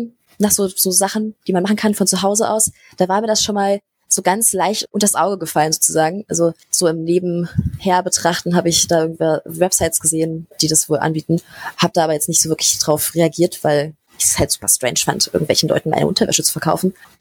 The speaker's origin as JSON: {"language": "German", "region": "Berlin", "country": "Germany", "tie": "born or raised there", "said": "ich werde übrigens nächsten Monat 19. Und ich komme aus Berlin. Ich bin hier geboren und wohne hier"}